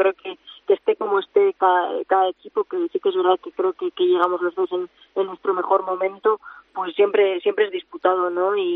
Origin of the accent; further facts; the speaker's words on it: Urnieta, Basque Country, Spain; De Urnieta.